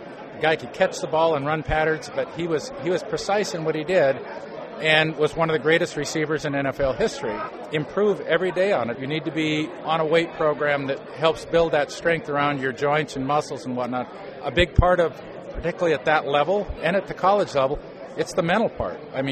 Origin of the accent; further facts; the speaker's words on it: Issaquah, Washington, United States; Well, I grew up in Issaquah and played football, high school football there.